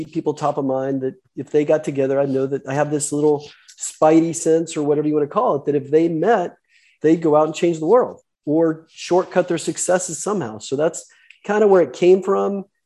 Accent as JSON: {"language": "English", "town": "Boston", "region": "Massachusetts", "country": "United States", "said": "The Patriots are playing. That's my home team. I'm from Boston."}